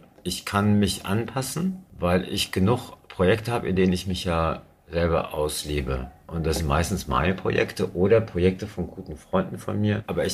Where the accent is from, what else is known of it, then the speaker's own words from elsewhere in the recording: Germany; now in Monaco; weil wir sind ja eigentlich in Deutschland also geboren, aufgewachsen, waren auch da ganz glücklich und sind aber nach Monaco immer zum Urlaub gekommen.